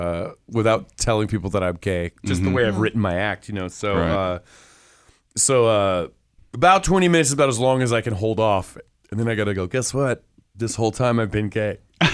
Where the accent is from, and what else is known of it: Atlanta, Georgia, United States; born or raised there; also born or lived in Nebraska / Los Angeles